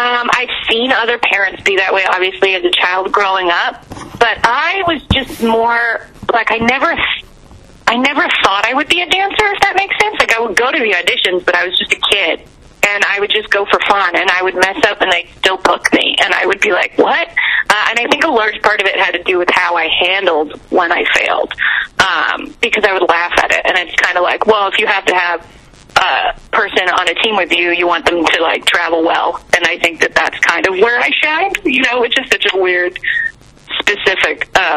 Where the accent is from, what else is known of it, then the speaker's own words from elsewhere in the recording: Canada; now in United States; Yeah, I am Canadian. I still have a green card, but I'm allowed to be in America.